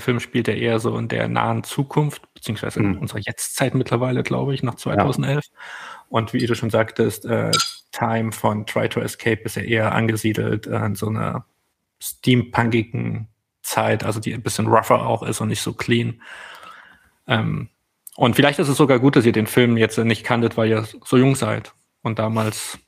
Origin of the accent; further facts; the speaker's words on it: Berlin, Germany; Da müssen wir mal wieder als Berliner